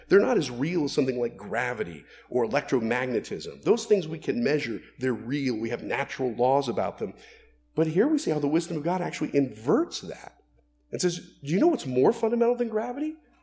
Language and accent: English; Florida, United States; I grew up in Central Florida. I'm an orange person. We don't get good oranges up here.